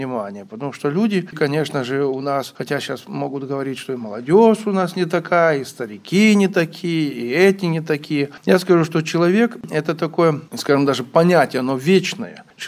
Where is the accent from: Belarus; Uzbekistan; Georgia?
Belarus; Nesvizh, Minsk Region; also born or lived in Vladivostok, Russia; Пусть я родился далеко за пределами Беларуси, в городе Владивостоке, но, с 4 класса я здесь, в Несвеже, только с выездом 2 года ар.